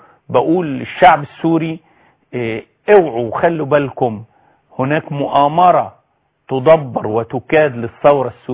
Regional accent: Egypt; احنا كشعب مصري وكصوار وكمصريين شرفاء

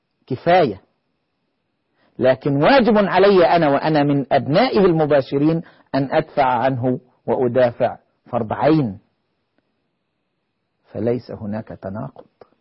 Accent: Egypt; born there; حين ولدت في مصر وقيدت من مواليدها

